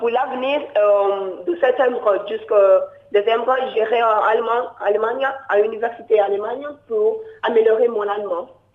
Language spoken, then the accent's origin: French; Nigeria; French is a second language; Et je parle Yoruba parce que je viens de Nigeria et anglais bien sûr, et français, et comme je fais des traductions d'allemand, j'apprends aussi l'allemand.